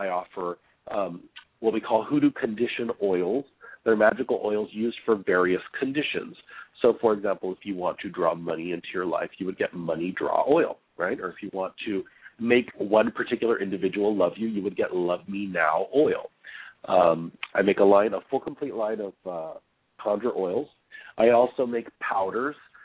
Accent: United States; I'm American and I also have this other religious practice that I do that comes from the same origin.

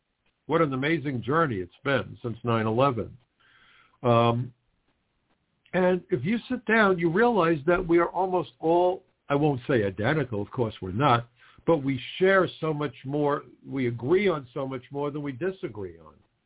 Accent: Brooklyn, New York, United States; He comes from a small town in North Carolina. I come from Brooklyn, part of New York City, the biggest city in America.

